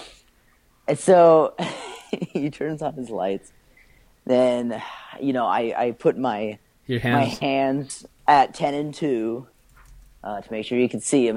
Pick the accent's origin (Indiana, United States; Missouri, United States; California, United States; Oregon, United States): Indiana, United States; He asked where we're both from. And I said, I'm from Indiana.